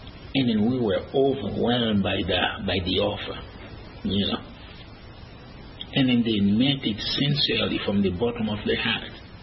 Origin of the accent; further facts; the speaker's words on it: Framingham, Massachusetts, United States; also born or lived in Assis, Haiti; I usually tell people I'm from Framingham, Massachusetts.